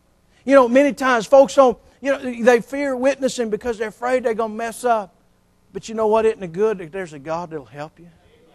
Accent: Baton Rouge, Louisiana, United States; I'm my mama's son. And I'm from Baton Rouge. And we don't do this to people.

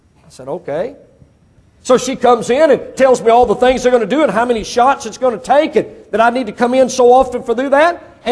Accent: Mississippi, United States; moved away as an adult; Because I was born and raised in Mississippi, never had any allergies, lived out here for 20 years

